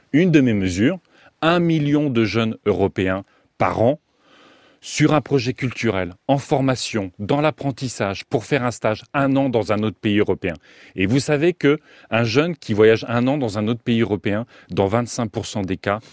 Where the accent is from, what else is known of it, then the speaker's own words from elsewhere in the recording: France; Moi, je suis français. Je suis un citoyen européen de nationalité française.